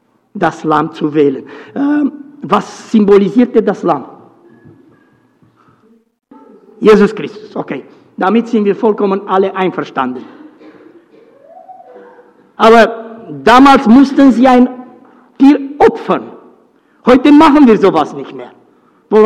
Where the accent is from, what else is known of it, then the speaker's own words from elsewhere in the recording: Romania; In Rumänien, ich stamme aus Rumänien, damals gab es nur 14 Glaubensrichtungen.